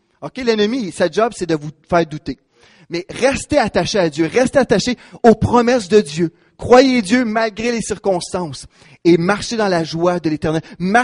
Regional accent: Canada; Parce que même si on est Canadien

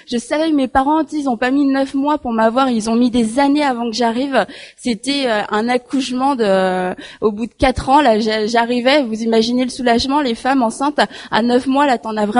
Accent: South Korea; en Corée, parce que je viens de Corée.

